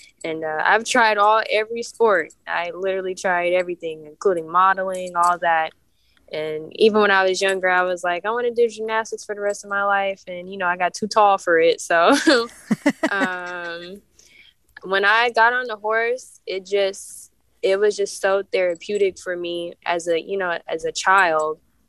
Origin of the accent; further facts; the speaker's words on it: Oakland, California, United States; I am an inner city kid. I'm from West Oakland.